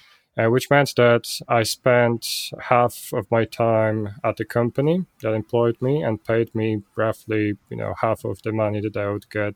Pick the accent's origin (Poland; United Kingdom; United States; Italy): Poland; That said, I grew up in Poland and the access to that wasn't as great as other countries that had it better